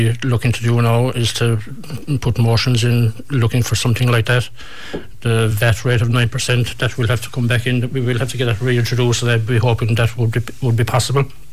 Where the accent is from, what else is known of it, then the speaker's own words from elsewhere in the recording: Kenmare, Munster, Ireland; especially in my hometown of Kilmare.